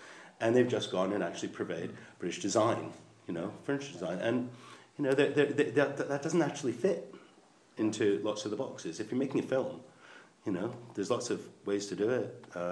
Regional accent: United States; moved away as an adult; now in United Kingdom; So I'm an American, I don't know. I've only lived here for 30 years

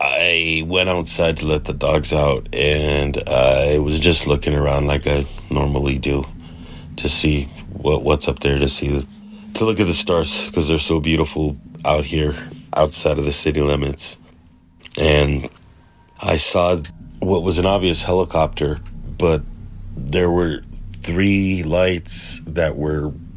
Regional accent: New Mexico, United States; I'm from New Mexico. I live on the reservation about 23 miles northeast of Los Alamos.

